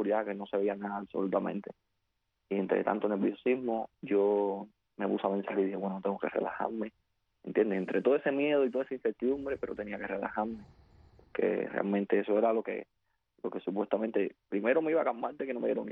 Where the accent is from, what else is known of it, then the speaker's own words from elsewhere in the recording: Cuba; yo soy cubano